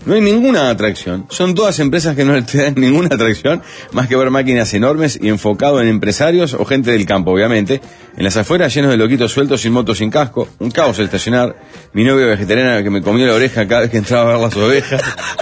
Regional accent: Uruguay; como todo uruguayo de arriba un rayo me llevé cuantos folletos y regalos daban.

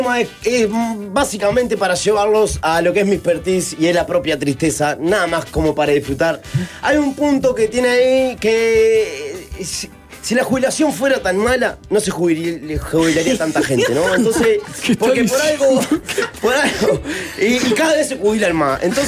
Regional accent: Uruguay; Eso es lo que hicimos como uruguayo.

